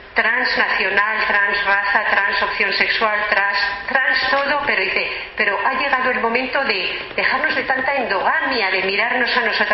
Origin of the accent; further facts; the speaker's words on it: Spain; en mi país, en España